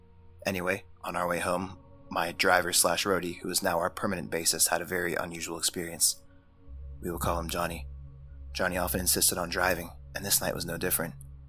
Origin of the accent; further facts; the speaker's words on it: Window Rock, Arizona, United States; I am a Navajo from Window Rock, Arizona, capital of the biggest tribe in the US.